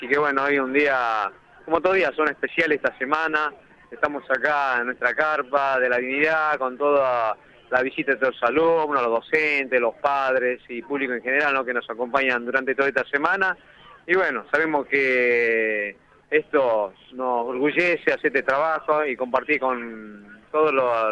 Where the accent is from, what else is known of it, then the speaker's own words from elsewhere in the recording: Argentina; como argentinos tenemos que estar todos unidos